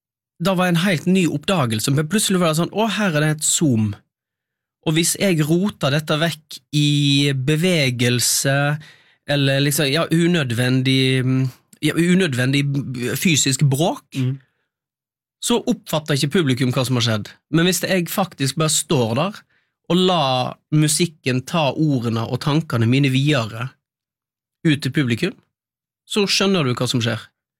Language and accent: Norwegian; Øystese, Vestland, Norway; accent: Øystese dialect; og de synger på min dialekt. For jeg har lest inn all teksten til koret, og til solisterne, og da har jo de lært seg. Så de synger på Øystese-dialekt.